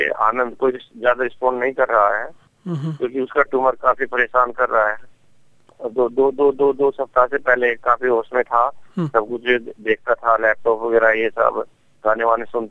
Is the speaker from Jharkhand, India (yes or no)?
no; Lucknow, Uttar Pradesh, India; मैं प्रॉपरली लखनऊ से हूँ